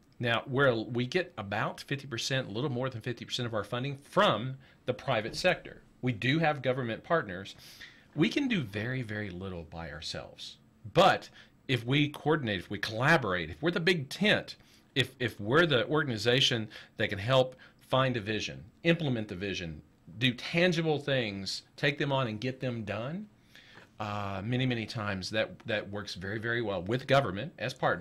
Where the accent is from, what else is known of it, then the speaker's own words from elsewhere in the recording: Appalachia, United States; But I'm a kid from Appalachia.